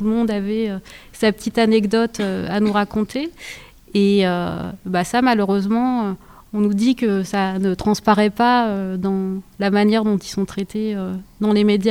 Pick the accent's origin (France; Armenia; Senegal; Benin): France; Grenoble, Auvergne-Rhône-Alpes; Je viens de la Villeneuve.